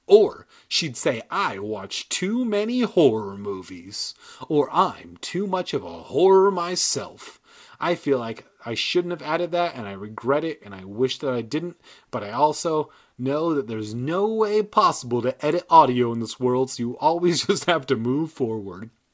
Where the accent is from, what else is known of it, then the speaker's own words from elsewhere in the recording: United States; And we're American as fuck.